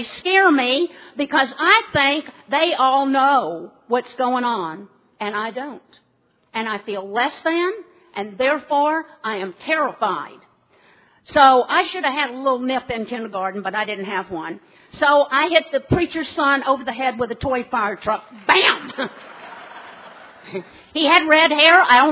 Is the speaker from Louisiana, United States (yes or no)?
no; South Carolina, United States; I grew up in South Carolina, the codependent state.